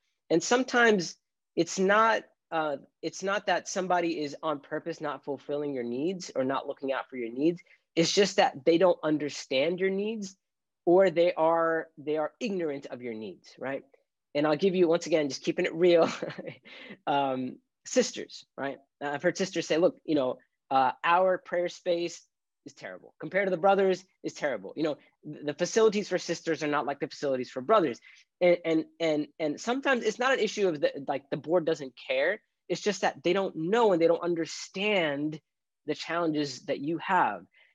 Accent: United States; Like I grew up in America, and it's hard growing up as a Muslim when you're a minority

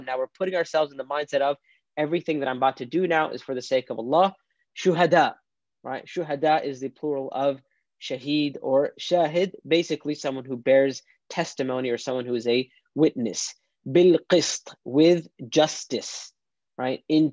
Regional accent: United States; being an American, living in America, especially post-2016

